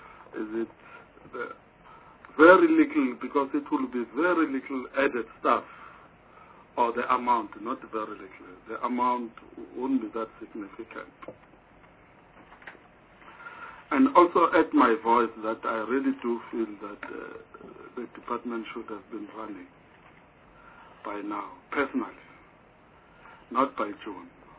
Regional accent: KwaZulu-Natal, South Africa; I come from Zulu Natal, King Andrew

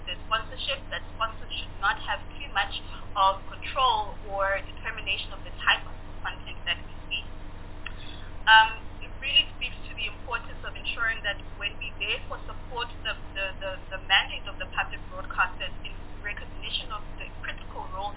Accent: South Africa; It has to really be reflective of who we are as a South African nation.

